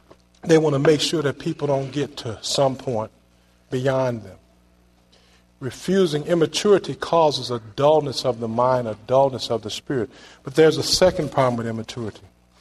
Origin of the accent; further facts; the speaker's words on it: Virginia, United States; Anybody remember the story about the Hatfields and the McCoys? I grew up in Virginia.